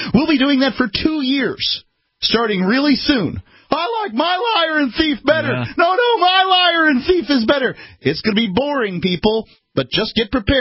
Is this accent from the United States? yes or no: yes; the South, United States; I'm from the South, so we call them liars down from there.